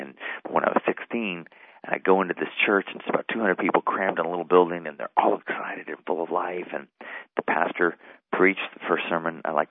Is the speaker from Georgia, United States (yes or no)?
no; San Francisco, California, United States; also born or lived in Sacramento / Fresno; Well, I was born in the Bay Area, around San Francisco, and then grew up there in San Francisco area and Sacramento and Fresno.